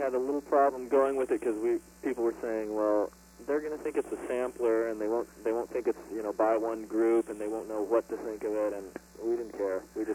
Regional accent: California, United States; we're from California, and we have friends in New York and everything, and we had just sort of moved up here

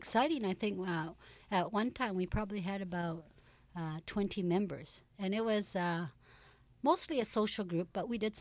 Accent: British Columbia, Canada; And I was raised in a small town in British Columbia. And I came to Vancouver when I was about 20.

